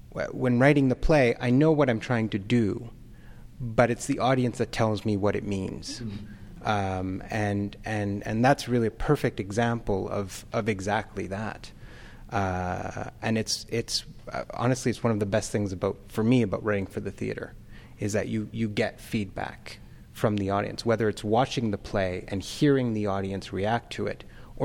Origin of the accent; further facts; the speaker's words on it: Quebec, Canada; I grew up in Quebec, and in some ways, language is used as an exclusion